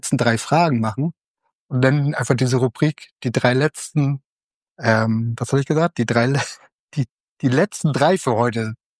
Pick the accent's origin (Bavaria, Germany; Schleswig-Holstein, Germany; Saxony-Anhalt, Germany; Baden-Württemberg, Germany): Schleswig-Holstein, Germany; Rendsburg; Ich komme ja aus Rendsburg.